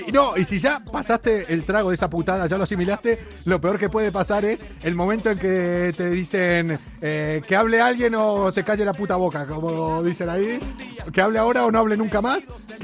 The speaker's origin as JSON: {"language": "Spanish", "country": "Argentina", "said": "vos ya trajiste unas buenas influencias anteriormente de Argentina, como somos todos los argentinos."}